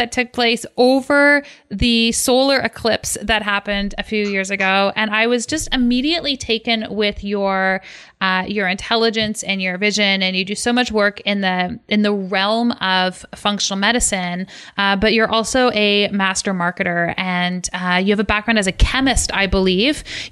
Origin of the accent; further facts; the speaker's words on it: Canada; I'm from Canada